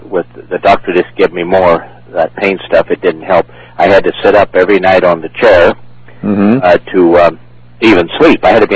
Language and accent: English; Los Angeles, California, United States; born there; also born or lived in Costa Mesa / Huntington Beach; Well, I was born in Los Angeles.